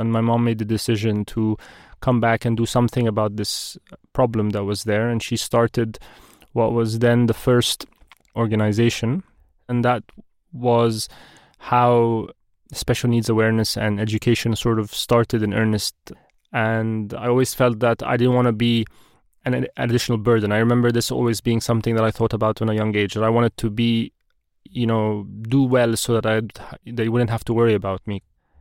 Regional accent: London, United Kingdom; born there; I was born in London, more specifically in Wimbledon.

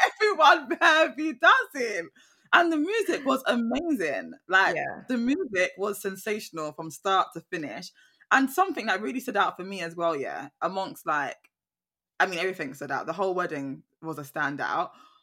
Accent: United Kingdom

